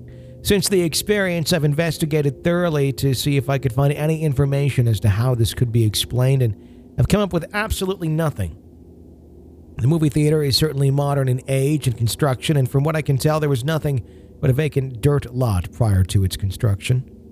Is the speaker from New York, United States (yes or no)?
yes; Long Island, New York, United States; When I was a little girl growing up in Long Island in the early 80s, I saw a ghost of my old dog a few months after she died.